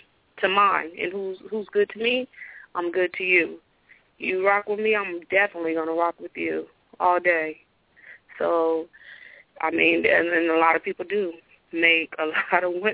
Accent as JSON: {"language": "English", "region": "California", "country": "United States", "said": "I'm from California, but all day I got you."}